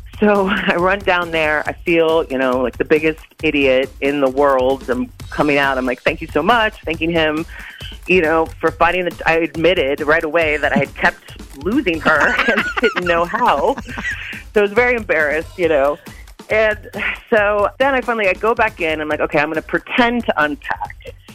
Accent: Cottage Grove, United States; I'm from Cottage Grove, and I accidentally let my little girl escape.

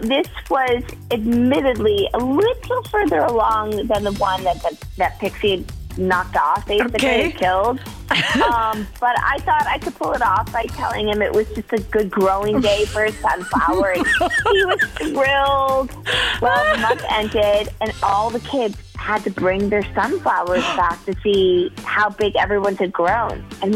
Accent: Madison, Wisconsin, United States; I'm from Madison.

